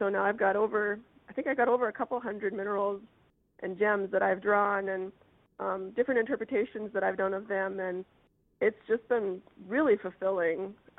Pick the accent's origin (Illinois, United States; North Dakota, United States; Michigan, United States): North Dakota, United States; Fargo; moved away as an adult; also born or lived in Dickinson / Texas / Arizona; Born in Dickinson, North Dakota.